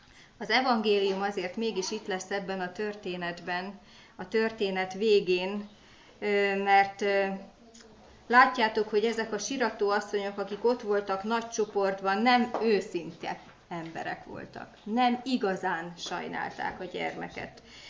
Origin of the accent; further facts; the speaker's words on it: Great Hungarian Plain, Hungary; Én az Alföldről származom, ott azért még néhány helyen szokásban